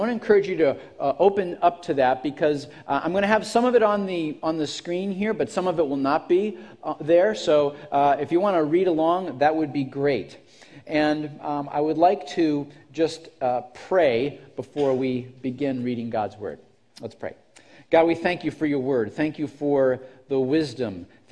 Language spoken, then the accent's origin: English; Erie, Pennsylvania, United States; I'm on a beach in Erie, Pennsylvania, on the shores of the beautiful Lake Erie, my hometown.